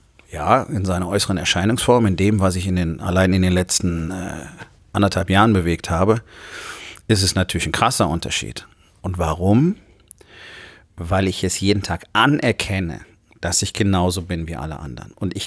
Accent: Rhineland, Germany; Und im Rheinland, wo ich groß geworden bin, in guten Teilen meiner Jugend

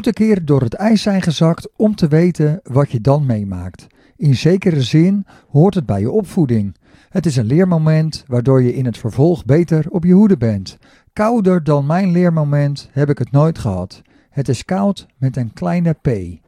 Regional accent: Warmond, South Holland, Netherlands; Ja, ik kom natuurlijk oorspronkelijk uit Warmond en ik heb die winters 85, 86, 87 daar meegemaakt.

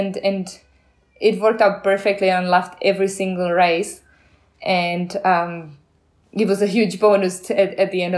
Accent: Czechia; English is a second language; moved away; So I'm from Czech Republic, and the race is in Slovakia.

